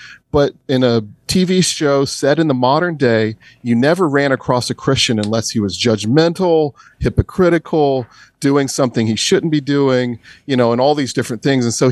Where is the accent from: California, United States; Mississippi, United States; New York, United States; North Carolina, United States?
Mississippi, United States; Tupelo; I grew up in Tupelo. The ministry's based in Tupelo, Mississippi. And so ended up back in my hometown